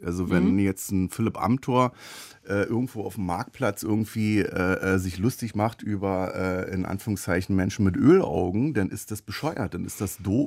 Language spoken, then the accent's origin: German; Berlin, Germany; In Neukölln geboren, im Wedding aufgewachsen und dann, muss ich dazu sagen, bin ich in Berlin bestimmt 25 Mal umgezogen. Aber also, das, was hängen bleibt, ist der Neuköllner